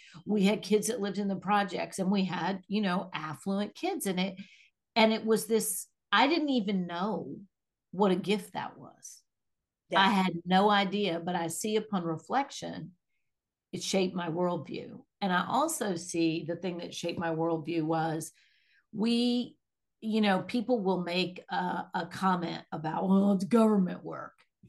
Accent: Washington, District of Columbia, United States; born there; So I was born in Washington, D.C., in Washington, D.C. My parents are native Washingtonians.

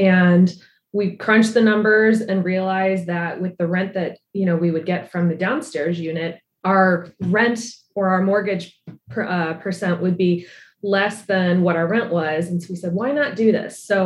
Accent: Chicago, Illinois, United States; I am from Chicago originally and live here now with my husband.

